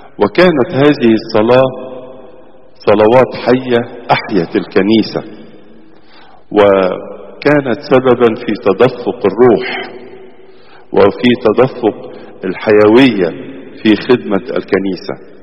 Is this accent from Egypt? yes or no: yes; Egypt